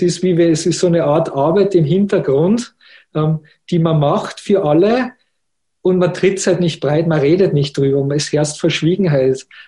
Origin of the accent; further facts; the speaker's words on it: Salzburg, Austria; also born or lived in Innsbruck; Und dann ist sie mit mir wieder nach Österreich zurückgekehrt. Ich bin dann in Salzburg aufgewachsen, habe in Salzburg und in Innsbruck studiert.